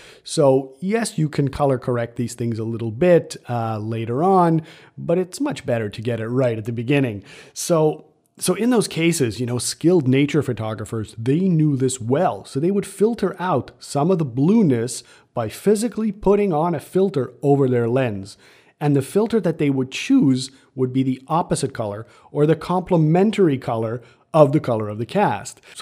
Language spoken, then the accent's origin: English; Canada; I'm Canadian, so I don't have much to do with American politics